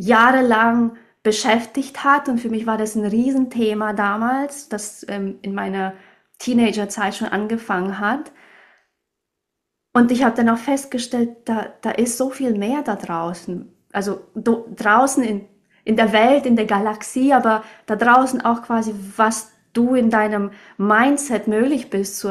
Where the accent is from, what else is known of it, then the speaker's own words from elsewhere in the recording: Romania; moved away; Ich komme ja aus Rumänien, also ich bin in Rumänien aufgewachsen